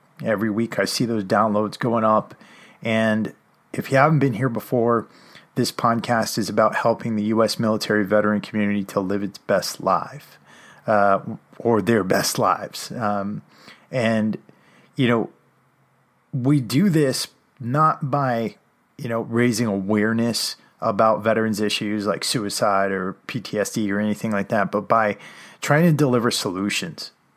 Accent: Connecticut, United States; I grew up in Connecticut

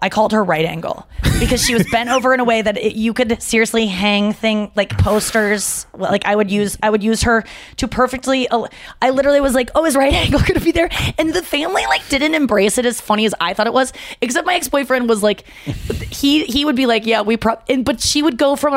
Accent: St. Louis, Missouri, United States; I was from St. Louis.

